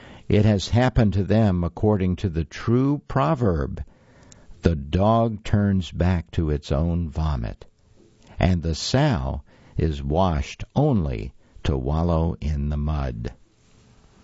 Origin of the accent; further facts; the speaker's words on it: West Virginia, United States; Growing up in West Virginia, we saw lots of mountains and hills leveled for Interstate 64, including the hilly apple farm of my great-grandmother, where I spent hours as a girl.